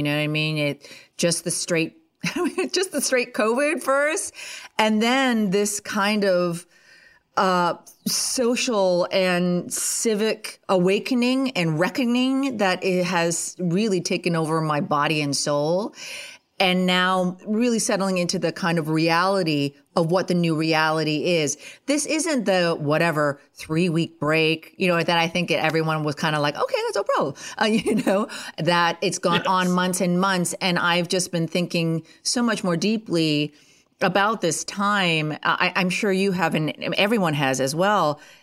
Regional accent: Ottawa, Ontario, Canada; I was born and raised right near Ottawa, Canada. And that is the capital of Canada.

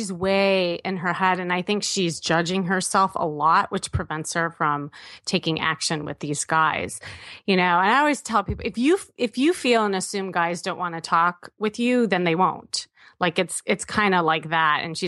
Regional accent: Midwest, United States; I mean, I'm from the Midwest. I know, Jordan, you are too. And I think Midwest people, we tend to use sarcasm and humor a lot.

